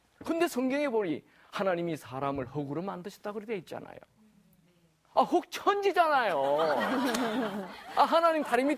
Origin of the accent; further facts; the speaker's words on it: Gyeongsang, South Korea; 제가 경상도 사람이거든요.